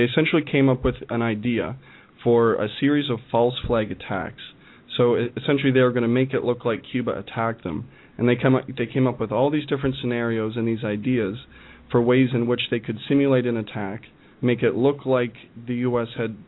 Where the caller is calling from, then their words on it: Atlantic Canada, Canada; I'm actually calling from east coast of Canada.